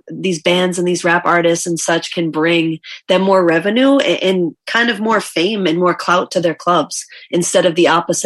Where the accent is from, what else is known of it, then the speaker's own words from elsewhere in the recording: Boston, Massachusetts, United States; born there; I was born in Jamaica Plain and my dad used to perform there back in the day.